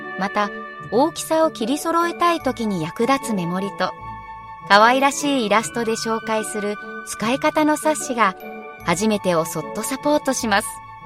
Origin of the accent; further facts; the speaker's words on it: Kagawa, Japan; 今日は私の故郷香川の名物